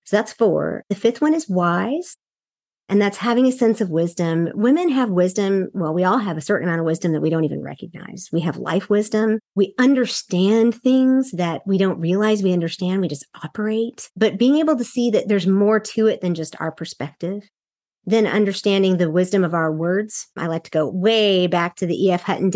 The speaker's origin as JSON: {"language": "English", "country": "South Korea", "tie": "born or raised there", "said": "Like I said, I grew up in Korea and they build things very quickly."}